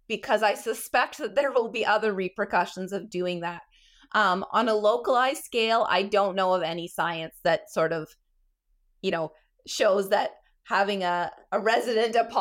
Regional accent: Ontario, Canada; I'm from Eastern Ontario where the tick populations are high

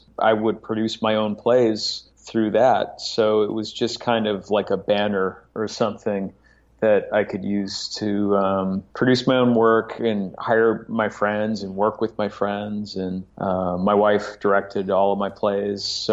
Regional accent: Chicago, Illinois, United States; I grew up in Chicago, where a lot of people have their own space.

